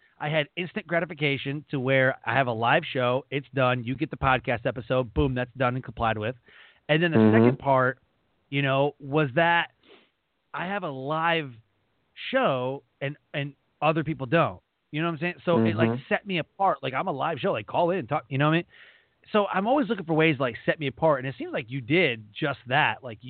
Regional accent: Detroit, Michigan, United States; now in North Carolina, United States; I'm in North Carolina right now, but I'm from Detroit.

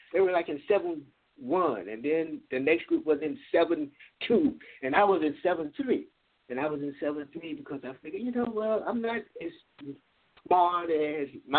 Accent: Gainesville, Florida, United States; I mean, I grew up in the South. You know, I grew up in Gainesville, Florida.

